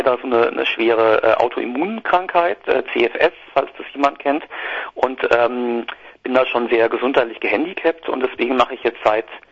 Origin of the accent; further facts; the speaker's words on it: Baden-Württemberg, Germany; ich komme so aus der Gegend zwischen Heidelberg und Heilbronn, war da in der Deutsch-Punk-Band